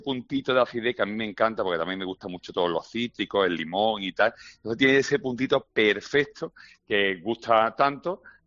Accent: Sayalonga, Andalusia, Spain; aquí el paraíso del níspero, ni más ni menos, en Sayalonga, una vez más arquía. Yo no es que tire pa mi tierra, sino que es así, yo no le puedo hacer nada.

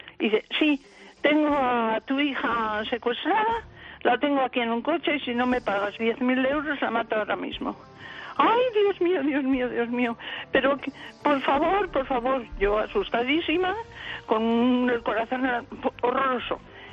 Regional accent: Aragon, Spain; yo soy aragonesa.

